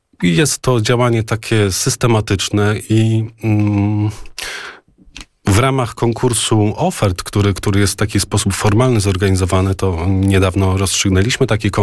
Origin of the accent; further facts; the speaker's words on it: Łyse, Masovian Voivodeship, Poland; Ja mieszkam w miejscowości Łyse. W Łysych mieszkam od lat 18 lat mieszkam w Łysych, natomiast w gminie Łysy mieszkam od zawsze. Urodziłem się tutaj, wychowałem się tutaj i Niedziela Palmowa jest od zawsze w mojej pamięci, czyli od 43 lat.